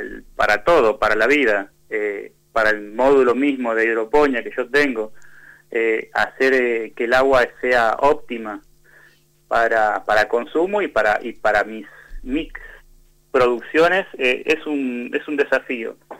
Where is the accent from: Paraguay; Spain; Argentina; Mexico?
Argentina; Patagonia; te comenté que soy de la Patagonia, también estoy en la Patagonia